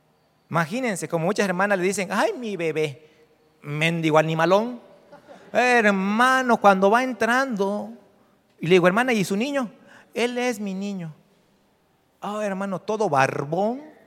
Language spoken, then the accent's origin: Spanish; Veracruz, Mexico; En mi tierra no. En Veracruz no es una ofensa.